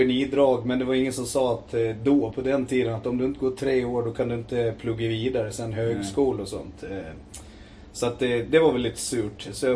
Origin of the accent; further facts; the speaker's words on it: Visby, Gotland, Sweden; Jag är född och uppvuxen på Gråbo. Bodde jag hela min uppväxt. Gick på CV, Södervärn innan det. Gråboskolan när man var grabb.